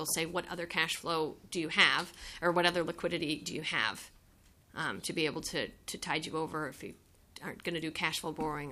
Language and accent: English; Virginia, United States; No, I'm actually from Northern Virginia.